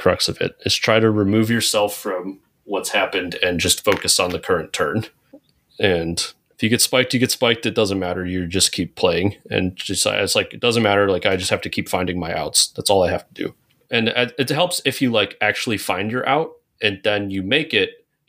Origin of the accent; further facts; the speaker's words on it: Michigan, United States; I'm from Michigan originally, and I'm a big Lions fan.